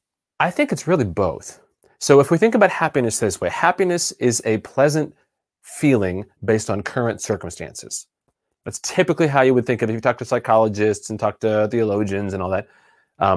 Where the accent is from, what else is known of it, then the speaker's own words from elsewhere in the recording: Texas, United States; born there; So I was born in Texas in the USA, and everything's bigger in Texas, including egos.